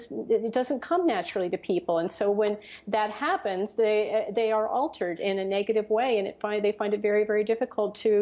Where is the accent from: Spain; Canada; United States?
United States; But upsets me and concerns me as a human being and as an American as a person of the world